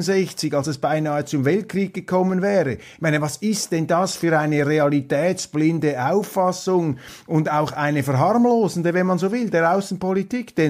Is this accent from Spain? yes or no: no; Switzerland; Ich mache ja hier gelegentlich etwas, was man als Schweizer überhaupt nicht tun sollte, nämlich sich einzumischen in die inneren Angelegenheiten anderer Länder. Aber bitte schreiben Sie das meinen 25% deutschen Genen zu.